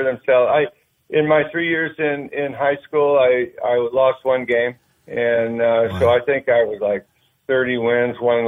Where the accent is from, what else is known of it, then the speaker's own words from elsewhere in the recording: Sacramento, California, United States; now in Cameron Park, United States; I am from, Sacramento, California.